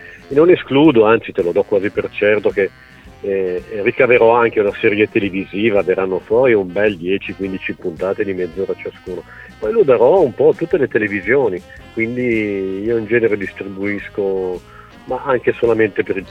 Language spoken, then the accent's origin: Italian; Lombardy, Italy; vengo dalla Lombardia dove la gente non ha mai neanche il tempo di guardarti per un sorriso